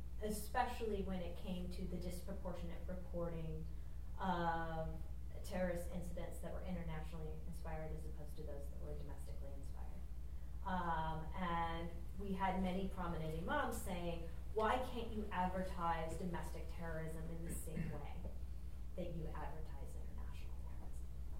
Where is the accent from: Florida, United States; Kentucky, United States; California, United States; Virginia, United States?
California, United States; Irvine; because I grew up in Irvine and I really wasn't aware of it.